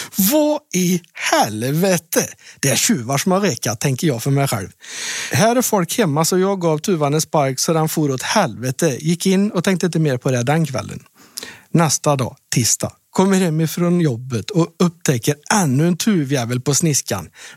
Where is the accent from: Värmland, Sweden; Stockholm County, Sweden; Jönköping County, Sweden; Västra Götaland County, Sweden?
Värmland, Sweden; Jag är en halvknasig värmlänning.